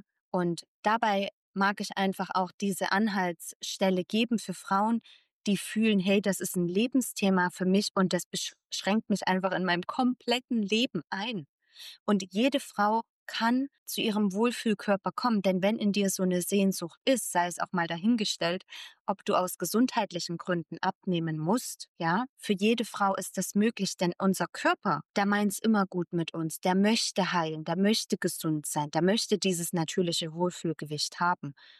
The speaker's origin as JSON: {"language": "German", "country": "Germany", "said": "mein Partner ist Argentinierin, ich bin Deutsche"}